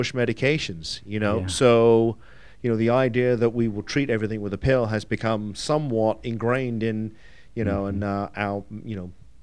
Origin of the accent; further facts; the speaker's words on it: United Kingdom; moved away as an adult; I was. Came here just before my 21st birthday. So I tell people my accent is like my hair. It's there, but it's definitely going.